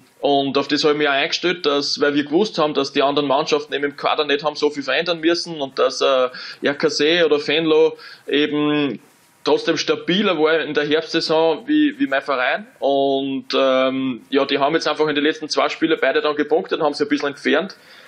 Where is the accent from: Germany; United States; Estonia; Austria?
Austria